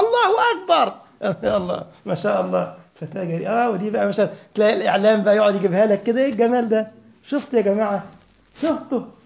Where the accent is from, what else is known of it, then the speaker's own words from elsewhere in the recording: Egypt; أنا أذكر عندنا في مصر كان في طفل اسمه مسلم سعيد